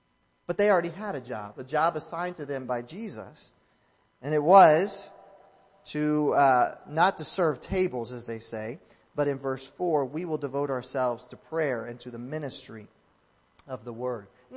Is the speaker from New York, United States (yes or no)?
no; New Jersey, United States; it's okay to recognize that I'm from New Jersey, that I'm an Anglo guy